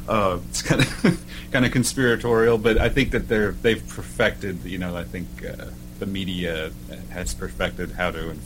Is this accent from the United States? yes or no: yes; Oklahoma, United States; moved away as an adult; when I joined the military and was stationed up here in Washington, that's how I got up here. I'm originally from Oklahoma.